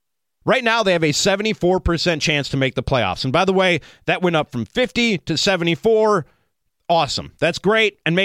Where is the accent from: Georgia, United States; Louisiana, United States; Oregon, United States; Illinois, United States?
Illinois, United States; Chicago; now in Milwaukee, United States; If you don't know, I live in Milwaukee. Don't worry. Born and raised in Chicago. Lifelong Bears fan.